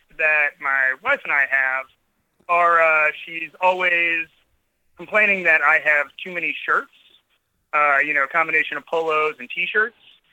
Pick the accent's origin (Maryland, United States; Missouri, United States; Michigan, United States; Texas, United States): Missouri, United States; Ellisville; And we're from Ellisville, which is a suburb of St. Louis.